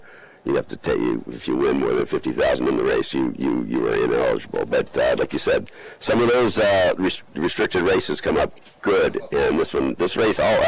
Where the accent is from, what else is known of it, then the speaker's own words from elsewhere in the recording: California, United States; You forget, I grew up in California.